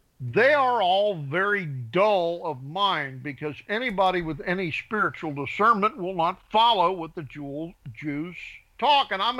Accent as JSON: {"language": "English", "town": "Cincinnati", "region": "Ohio", "country": "United States", "tie": "born or raised there", "said": "When I grew up in Cincinnati as a boy, I never saw a Negro until I hit high school, and we had one."}